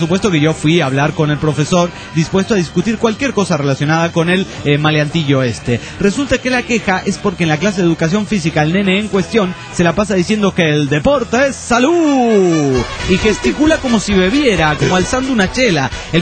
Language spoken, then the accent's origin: Spanish; Bucaramanga, Santander, Colombia; yo cuando era niño también comí huevo de tortuga en mi ciudad natal, Bucaramanga, Colombia.